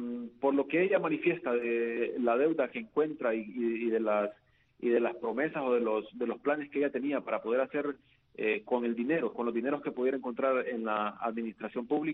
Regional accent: Honduras; Y te lo digo como hondureño, no como periodista.

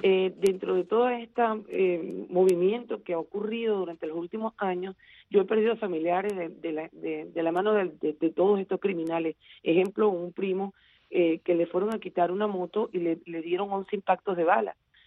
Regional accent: Venezuela; now in United States; ¿cómo hago yo como venezolana

